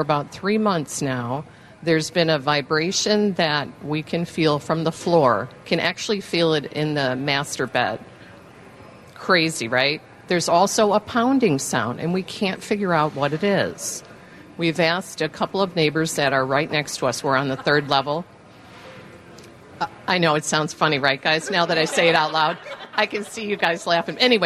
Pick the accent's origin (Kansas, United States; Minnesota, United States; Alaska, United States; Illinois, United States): Illinois, United States; Tinley Park; from Tinley Park.